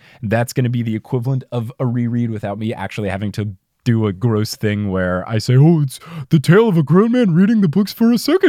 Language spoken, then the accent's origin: English; New Jersey, United States; accent: New Jersey; I think it was the same night where you asked about my New Jersey accent and I showed you that YouTube video of mine where it had me when I was like nine